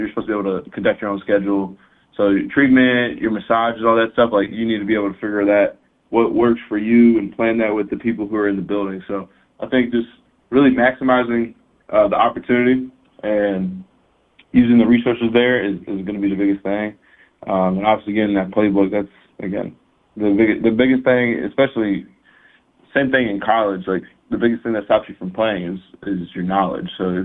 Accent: Florida, United States; I'm not born in Florida, but I was raised in Florida.

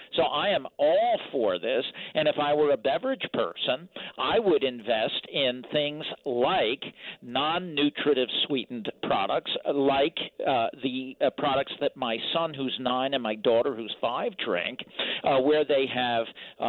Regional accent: Philadelphia, Pennsylvania, United States; Well, I'm from Philadelphia. We already have a soda tax

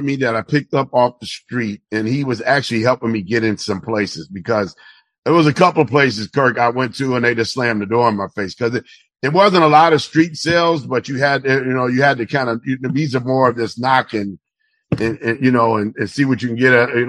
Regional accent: Chicago, Illinois, United States; I was from Chicago, so they didn't know me, so they brought me in.

